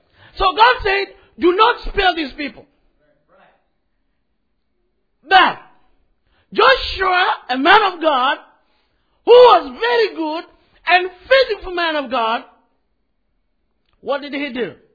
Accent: Kenya; I am a Kenyan, but I'm also, I'm not a citizen there.

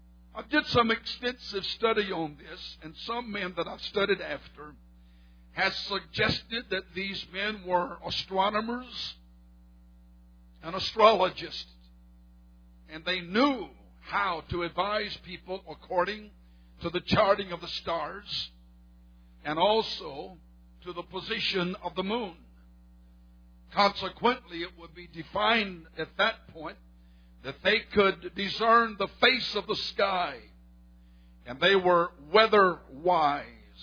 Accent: United States; Let me first of all tell you that as an American, I love my country.

